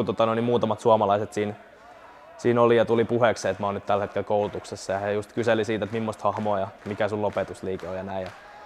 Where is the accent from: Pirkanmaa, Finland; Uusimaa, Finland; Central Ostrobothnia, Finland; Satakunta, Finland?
Satakunta, Finland; Rauma; että mä oon Raumalta. Ja kyllähän se murteestakin moni aina huomauttaa siitä